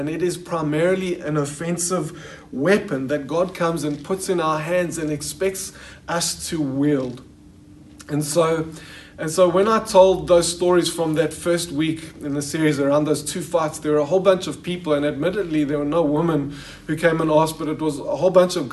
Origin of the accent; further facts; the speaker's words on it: Johannesburg, Gauteng, South Africa; And so I grew up in Joburg. I went to JP Boys.